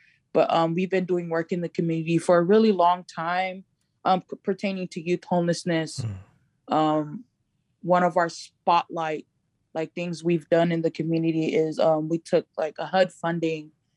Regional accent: Honolulu, Hawaii, United States; moved away as an adult; now in Anchorage, United States; Came to Alaska in 2015, been here ever since, and I feel like Anchorage has grown on me a lot. I'm originally from Honolulu, Hawaii, so these are like two different places, two different planets.

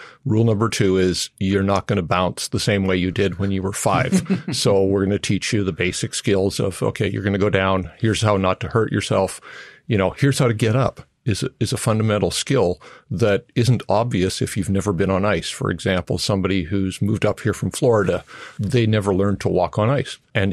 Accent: Canada; I grew up in Canada

